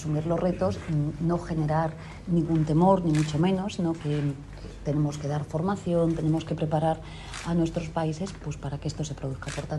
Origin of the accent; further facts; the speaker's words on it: Galicia, Spain; now in Uruguay; ¿Qué les voy a decir yo, que soy gallega?